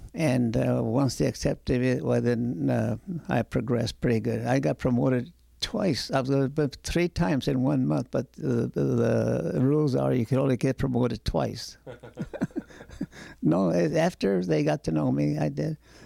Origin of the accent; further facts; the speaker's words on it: Fresno, California, United States; I remember I grew up